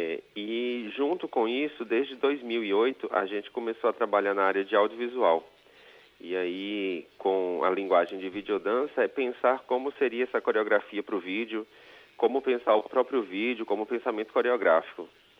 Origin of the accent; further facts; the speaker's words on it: Recife, Pernambuco, Brazil; A gente é de Recife, né, a capital de Pernambuco, do Brasil, nordeste do Brasil.